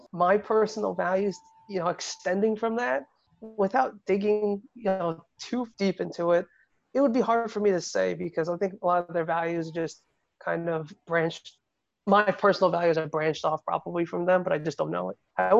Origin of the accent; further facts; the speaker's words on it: Staten Island, New York, United States; I grew up in the most probably Jewish slash Italian neighborhood in Staten Island.